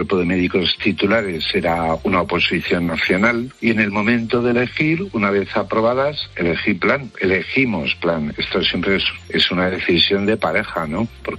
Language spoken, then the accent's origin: Spanish; Huesca, Aragon, Spain; born there